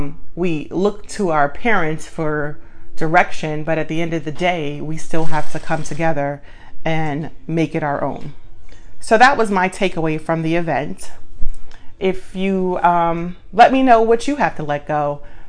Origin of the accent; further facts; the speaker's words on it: Brooklyn, New York, United States; also born or lived in Guyana; when I came to Brooklyn from Guyana as a little girl, I had to watch my mother let go of the home she had all her life to pack one suitcase with four kids to come to Brooklyn.